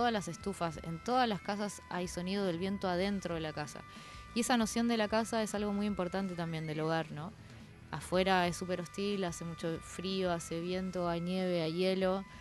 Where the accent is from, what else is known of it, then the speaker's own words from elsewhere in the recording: Tierra del Fuego, Argentina; also born or lived in Buenos Aires; yo es como que me siento un poco fueguina y me siento un poco porteña, o sea, de las dos cosas.